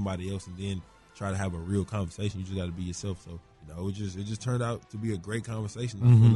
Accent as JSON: {"language": "English", "region": "Texas", "country": "United States", "said": "how passionate I am about really being a Texan."}